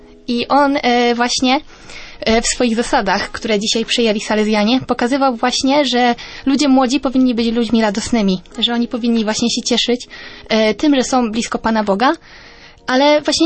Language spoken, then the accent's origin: Polish; Pogrzebień, Silesian Voivodeship, Poland; Ja jestem wychowanką salezjanów właśnie. Pochodzę z małej miejscowości z Pogrzebienia, gdzie właśnie od dawien dawna są salezjanie.